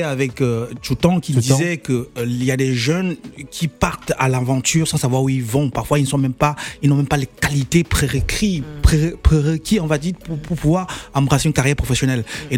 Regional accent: Paris, Île-de-France, France; Mais moi, je suis parisien, donc c'est moi.

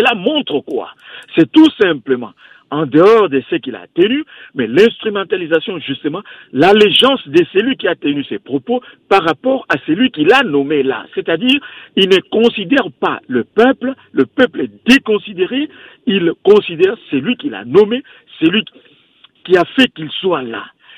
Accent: Republic of the Congo; Moi, je ne suis pas du Cameroun, je suis de la République du Congo.

